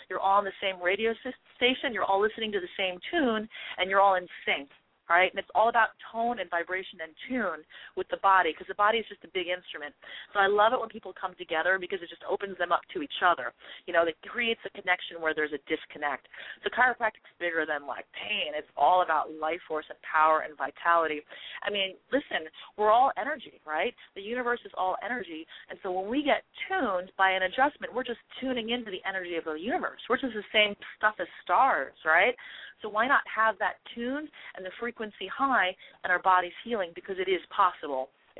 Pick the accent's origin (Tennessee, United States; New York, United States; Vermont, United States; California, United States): New York, United States; New York City; I'm a New Yorker, you know, and I'm not a typical Wall Street person.